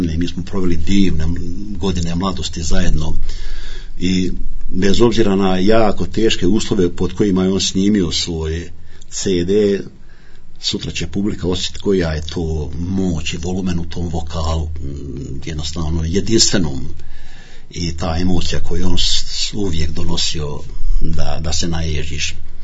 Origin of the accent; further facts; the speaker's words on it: Vareš, Federation of Bosnia and Herzegovina, Bosnia & Herzegovina; Apsolutno, ja sam iz Vreša, svi su oni iz Vreša.